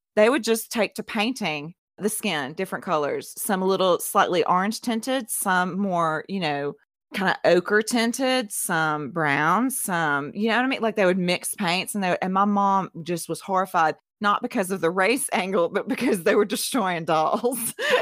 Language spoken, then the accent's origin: English; the South, United States; I'm not from a family full of races, but I am from the South.